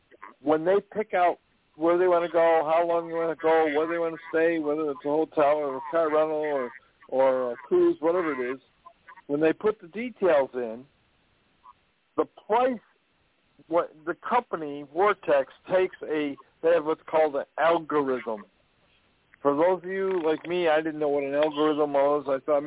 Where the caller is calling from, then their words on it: Buffalo, New York, United States; Many of you know I'm calling from Buffalo, New York.